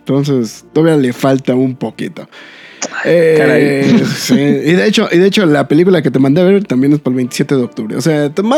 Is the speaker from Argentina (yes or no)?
no; Mexico City, Mexico; la gente de la Ciudad de México tiene acento, ¿no? Nosotros generalmente solemos jactarnos de que no tenemos el acento, ¿no?